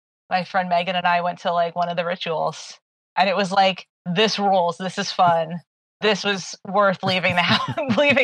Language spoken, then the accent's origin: English; New Jersey, United States; I'm from Jersey. So like obligatory, I have to see